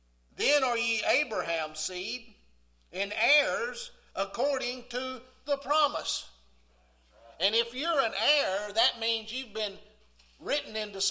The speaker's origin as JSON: {"language": "English", "region": "the South", "country": "United States", "said": "Now I'm from the South. I've got the heritage of the South, so don't take me wrong."}